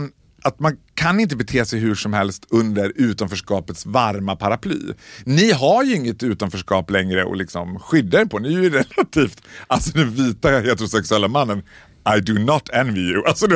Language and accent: Swedish; Borlänge, Dalarna County, Sweden; Sen är jag född och uppvuxen i Borlänge. Jag känner mig väldigt mycket som a country boy.